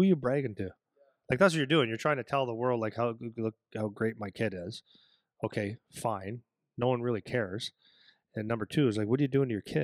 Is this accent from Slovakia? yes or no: no; Ontario, Canada; but I was actually from Northern Ontario.